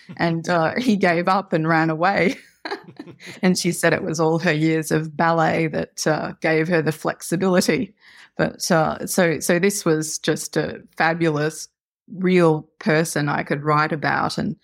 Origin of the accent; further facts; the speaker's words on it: Australia; And I feel that being Australian gives me this sort of unique position that I can translate for the Americans the British sensibility.